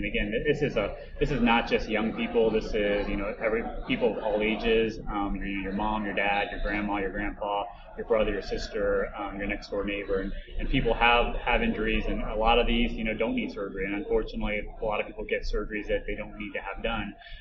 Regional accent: San Antonio, Texas, United States; I am not. I'm from San Antonio, actually.

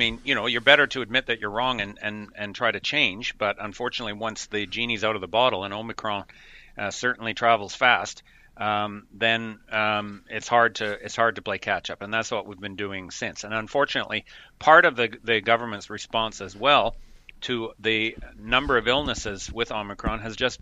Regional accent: Vancouver, British Columbia, Canada; I'm actually in Canada. I'm in Vancouver, Canada. I'm Canadian.

